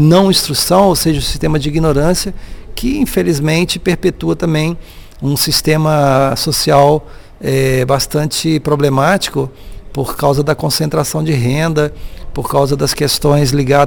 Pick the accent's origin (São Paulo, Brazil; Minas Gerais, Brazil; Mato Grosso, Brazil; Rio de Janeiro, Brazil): Minas Gerais, Brazil; Cataguases; E na cidade onde nós estávamos, onde eu nasci, onde minha mãe e meu pai foram morar, Cataguases, mas uma região industrial